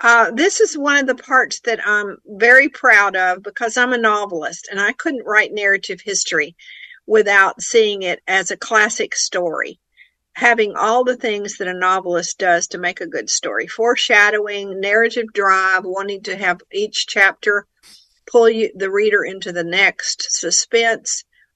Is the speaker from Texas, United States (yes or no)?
no; Mississippi, United States; I'm from Faulkner land.